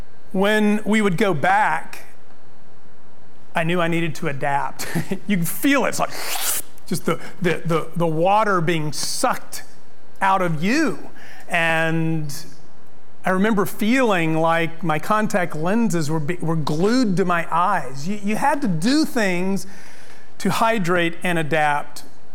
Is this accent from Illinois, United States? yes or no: no; El Paso, Texas, United States; So you may know I grew up in El Paso. El Paso is a dry desert.